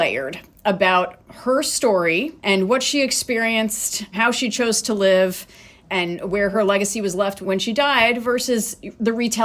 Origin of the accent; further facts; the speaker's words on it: New York, United States; moved away as an adult; now in Columbus, United States; I was born and raised in New York